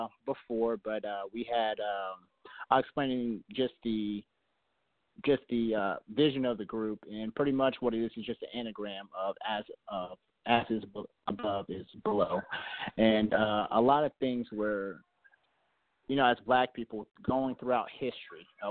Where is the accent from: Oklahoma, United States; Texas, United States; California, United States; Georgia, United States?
Texas, United States; Houston; I'm from Houston, Texas.